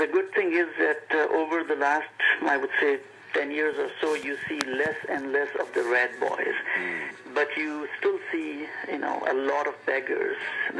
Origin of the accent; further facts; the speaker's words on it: Pakistan; moved away as an adult; now in United States; I was born and raised in Pakistan. I spent about 20 years of my life in Pakistan, and then I immigrated to the United States.